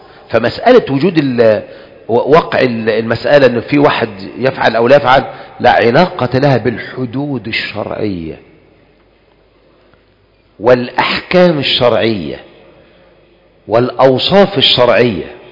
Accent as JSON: {"language": "Arabic", "country": "Egypt", "said": "كلنا يا اخواني خذوا خبرتنا كمصريين، اهو دعاء مصري"}